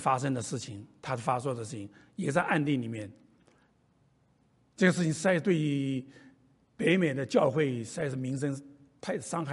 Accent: Taiwan; 我们从台湾来的那更是太多了，每条街每条巷太多的偶像

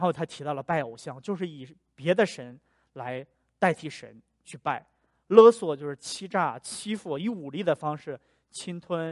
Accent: northern China, China; 我记得在小的时候啊，就是我是北方人嘛，我们是吃馒头的。

